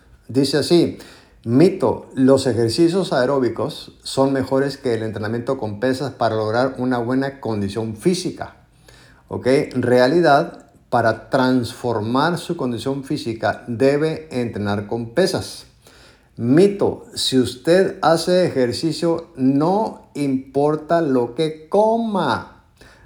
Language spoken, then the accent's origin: Spanish; Mexico; desde la ciudad de La Paz, Baja California Sur, donde yo vivo, en México. No sé en qué país estás, pero pues yo vivo en México, soy mexicano